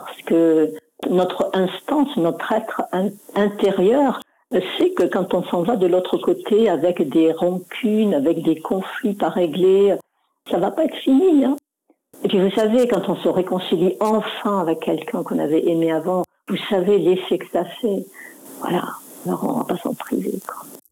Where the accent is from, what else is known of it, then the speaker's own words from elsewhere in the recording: Carcassonne, Occitanie, France; born there; Et maintenant, je suis revenue habiter dans le sud, puisque je suis née à Carcassonne